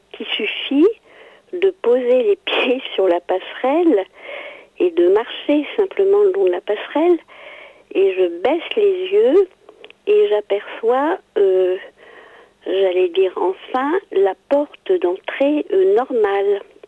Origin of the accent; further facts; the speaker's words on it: Morocco; born there; parce que je suis née au Maroc